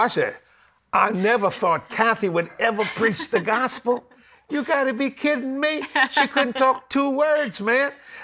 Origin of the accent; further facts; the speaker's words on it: New Orleans, Louisiana, United States; We are New Orleans people, West Bank, because I was born in Algiers and mom and them was raised up in Westwood, which is the West Bank of New Orleans.